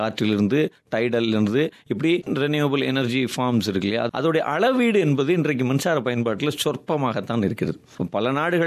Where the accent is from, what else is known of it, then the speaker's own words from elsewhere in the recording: Mumbai, Maharashtra, India; நான் பெரும்பகுதியாக மும்பை நகரத்திலே வளர்ந்தவன்